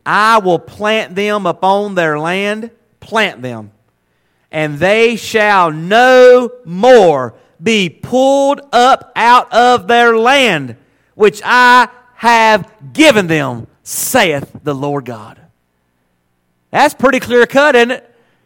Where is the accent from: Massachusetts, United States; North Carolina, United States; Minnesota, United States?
North Carolina, United States; Stacey; born there; but I was born in Stacey, North Carolina. I mean, man, I come from southern cotton mill, poor people.